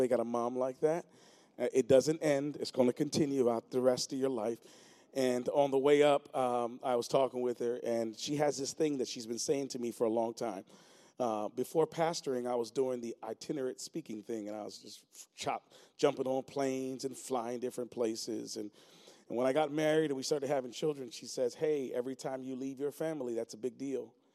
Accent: Lancaster, Pennsylvania, United States; I'm from Lancaster, Pennsylvania. We say Lancaster. There's no A. It's just an I.

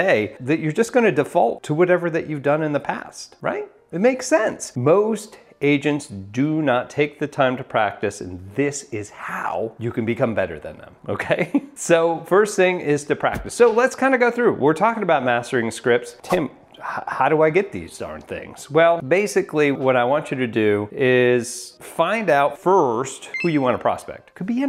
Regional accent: Northeast, United States; You know, I'm from the Northeast, so we all like talk with our hands.

